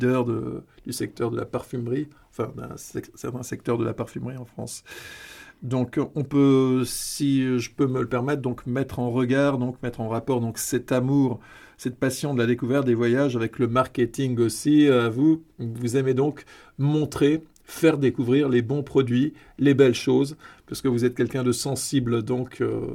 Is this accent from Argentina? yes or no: no; Switzerland; Moi, je viens du pays de Noël. J'ai passé mon enfance, mon adolescence et ma première jeunesse en Suisse.